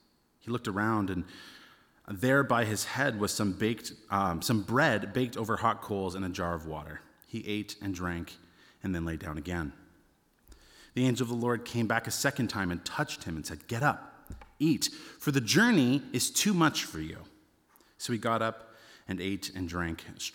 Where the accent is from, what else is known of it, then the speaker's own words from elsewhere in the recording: Canada; I say, actually, I'm from Canada.